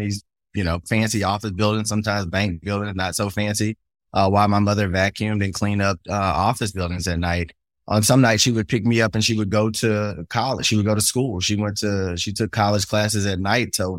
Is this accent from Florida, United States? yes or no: no; Shreveport, Louisiana, United States; born there; I was born in Cedar Grove here in Shreveport. It's one of the poorest communities and neighborhoods here.